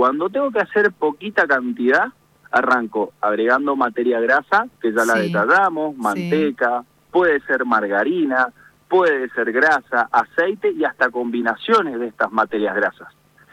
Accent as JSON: {"language": "Spanish", "region": "Mendoza", "country": "Argentina", "said": "yo te invito, como mendocino, a que trabajes con un rico aceite de oliva"}